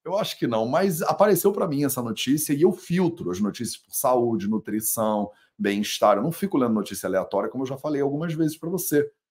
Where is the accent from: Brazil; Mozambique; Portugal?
Brazil; mas aí você é brasileiro, eu também sou brasileiro.